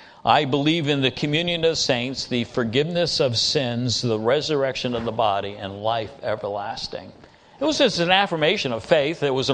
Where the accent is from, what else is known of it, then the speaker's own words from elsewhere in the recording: United States; and so we as an American people have been so secularized and so driven far away from the Scriptures